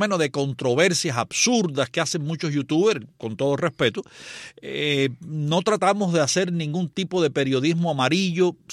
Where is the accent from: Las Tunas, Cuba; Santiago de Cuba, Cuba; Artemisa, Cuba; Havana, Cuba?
Havana, Cuba; Guanabacoa; Desde Guanabacoa, tenemos oyentes fijos en Guanabacoa, mi tierra natal, mi terruño.